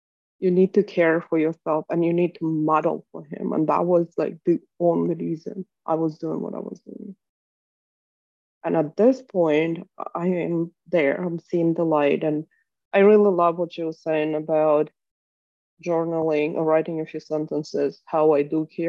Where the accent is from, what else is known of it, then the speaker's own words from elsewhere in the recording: Ukraine; I'm from Ukraine, so duh.